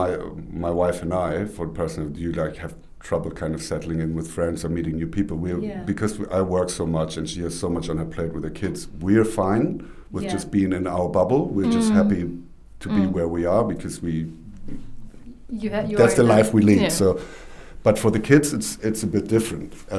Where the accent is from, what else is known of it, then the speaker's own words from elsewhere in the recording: Hamburg, Germany; I was born and brought up in Hamburg most of my life, so I know it inside out, and it's a cool place. It's the second largest city in Germany, but it's a big city.